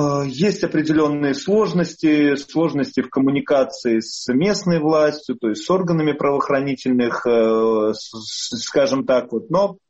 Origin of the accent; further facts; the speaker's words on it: Polotsk, Vitebsk Region, Belarus; now in Saint Petersburg, Russia; Города Полоцка. Мой родной город, это город Полоцк.